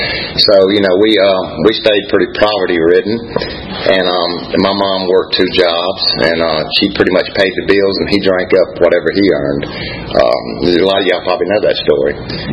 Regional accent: Mississippi, United States; born there; I was born in Mississippi in a real small town. I think it had like 6 rooms in the hospital.

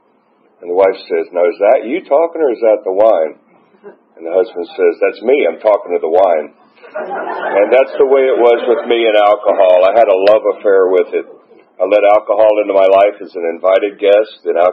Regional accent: Atlanta, Georgia, United States; also born or lived in Florida; And I was born here in Atlanta, 1957, at Piedmont Hospital.

